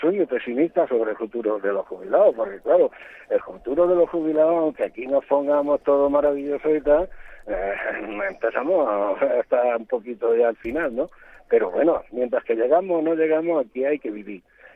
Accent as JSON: {"language": "Spanish", "country": "Spain", "said": "como el encuentro se realiza en España, pues la mayoría somos españoles"}